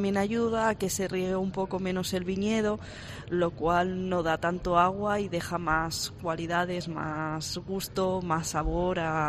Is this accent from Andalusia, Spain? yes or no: no; Valladolid, Castile and León, Spain; yo soy de Valladolid, que ya es una tierra de vinos